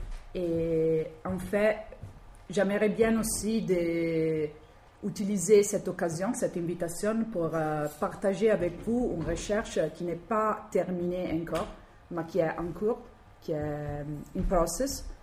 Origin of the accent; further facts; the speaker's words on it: Italy; accent: Italian; French is a second language; l'anglais n'est pas ma langue maternelle, mais pour moi c'est vraiment plus facile parler en anglais. Donc vous avez ma façon de parler anglais est vraiment facile parce que je parle avec un accent italien très fort.